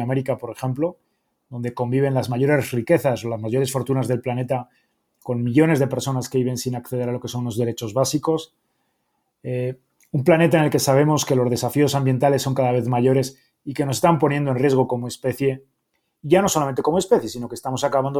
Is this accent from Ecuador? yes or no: no; Spain; now in Mexico City, Mexico; Soy español, llevo 11 años en México, vivo en la Ciudad de México